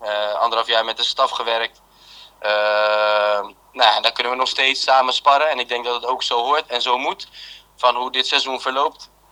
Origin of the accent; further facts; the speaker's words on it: Rotterdam, South Holland, Netherlands; Om heel eerlijk te zijn, als Rotterdammer zijn